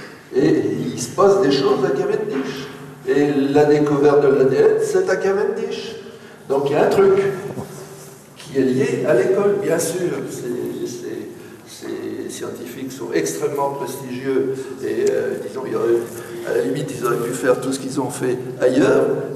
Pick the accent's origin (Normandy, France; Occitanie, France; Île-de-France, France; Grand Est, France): Grand Est, France; puisque je suis d'Alsace, je ne l'ai pas dit tout à l'heure, 1961.